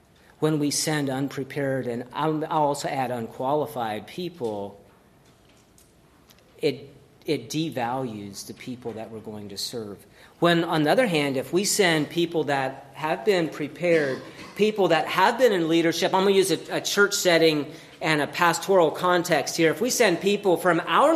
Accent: Virginia, United States; now in New York, United States; I grew up in Virginia, we now live in New York.

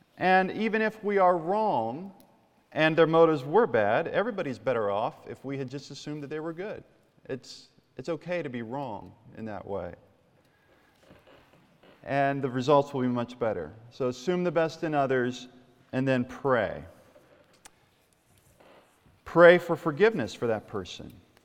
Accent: Baltimore, Maryland, United States; I come from Baltimore.

